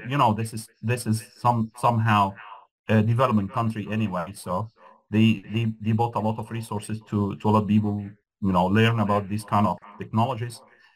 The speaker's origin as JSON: {"language": "English", "country": "Egypt", "also_born_or_lived": "France / Europe", "said": "Yeah, so I'm from Egypt, and I had been in the academia for a long time over there, right? And then I just got my PhD from France. So I lived in Europe for a while."}